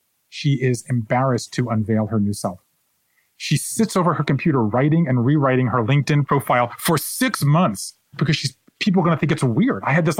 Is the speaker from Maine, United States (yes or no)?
no; Savannah, Georgia, United States; I was talking to a woman named Rosemary Danielle in my hometown of Savannah, Georgia